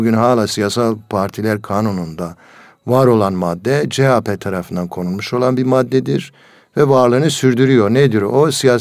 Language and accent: Turkish; Southeastern Anatolia, Turkey; Güneydoğu Anadolu'da bizim oralara